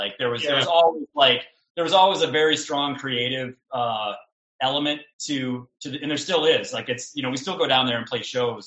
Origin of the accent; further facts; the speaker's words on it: Mankato, Minnesota, United States; So I'm from Minnesota. I'm not from Minneapolis, but I grew up in a college town of about 50,000 people. That's about an hour and a half south of Minneapolis, called Mankato.